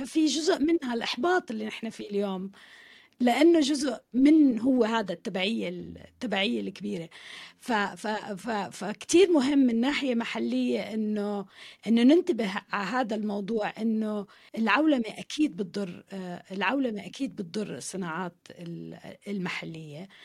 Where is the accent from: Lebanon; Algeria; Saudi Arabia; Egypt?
Saudi Arabia; أنا لما وعيت وكبرت كنت بالخليج، كنا نستغرب يعني وأنا طفلة ومراهقة نستغرب كل مرة بنيجي على دمشق وعلى عمان إنه ليه ما عندهم كل البراندز اللي نحن عنا إياها بالخليج، بسعودية بحالتي